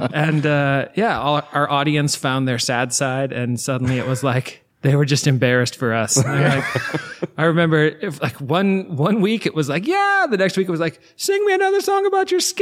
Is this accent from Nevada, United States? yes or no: yes; Reno, Nevada, United States; I'm a Reno, Nevada guy.